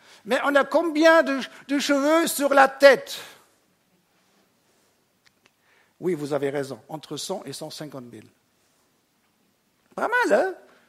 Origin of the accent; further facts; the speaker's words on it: Germany; first language German; French is a second language; Moi, je viens de l'Allemagne, hein, donc j'ai appris quelque chose avec vous.